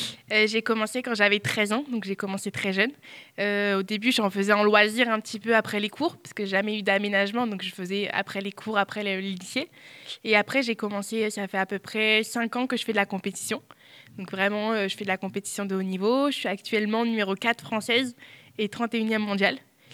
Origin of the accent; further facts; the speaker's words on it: Auvergne-Rhône-Alpes, France; Alors, j'ai grandi à côté de Saint-Étienne, entre Saint-Étienne et Lyon. Donc, c'est là où j'ai été jusqu'au lycée.